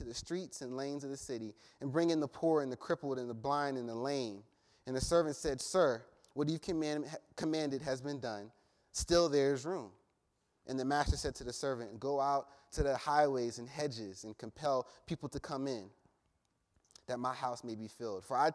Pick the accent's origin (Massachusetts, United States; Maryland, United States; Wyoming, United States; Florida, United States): Maryland, United States; You know, I'm from Maryland.